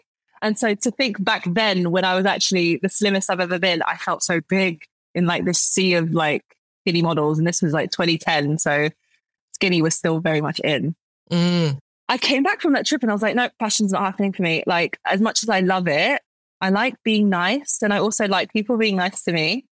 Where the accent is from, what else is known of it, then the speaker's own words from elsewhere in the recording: London, United Kingdom; also born or lived in Morocco; I'm 33 years old. I was born in Morocco, but have lived in the UK, specifically in West London, since I was a baby. Moved here with my family. It was my dad's job that brought us here, actually.